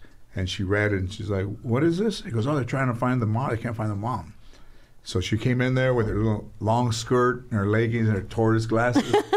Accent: United States; I'm Chicano, I'm not from Brazil.

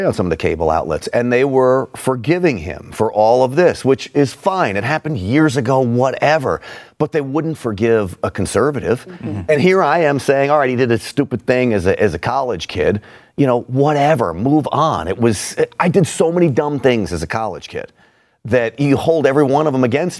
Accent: Scarsdale, New York, United States; I grew up in Scarsdale, New York. You don't get more privilege than Scarsdale, New York.

